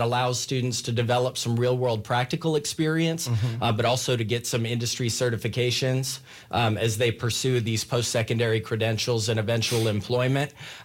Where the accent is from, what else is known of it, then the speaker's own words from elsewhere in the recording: Texas, United States; So I had an interest in teaching and coaching from a really young age, but I grew up in Texas.